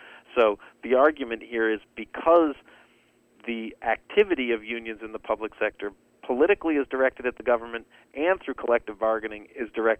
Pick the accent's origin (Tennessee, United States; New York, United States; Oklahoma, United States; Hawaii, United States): New York, United States; also born or lived in New Jersey; even my home state of New York and New Jersey